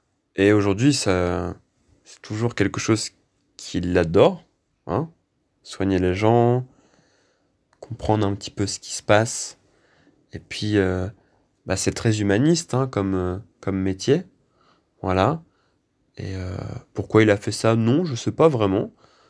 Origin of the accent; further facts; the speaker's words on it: Dury, Hauts-de-France, France; also born or lived in Amiens; j'ai emménagé à Dury, dans un petit village à côté d'Amiens, tout proche, et j'y ai vécu pendant 17 ans. Ensuite, je suis parti à Lille pendant 2 ans, et depuis 1 an et demi, me voilà à Paris.